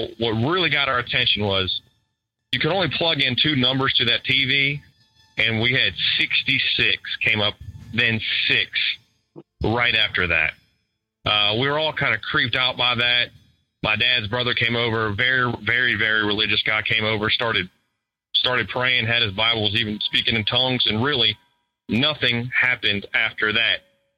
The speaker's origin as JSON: {"language": "English", "town": "New Orleans", "region": "Louisiana", "country": "United States", "tie": "born or raised there", "said": "another one when I was growing up in New Orleans as a young child."}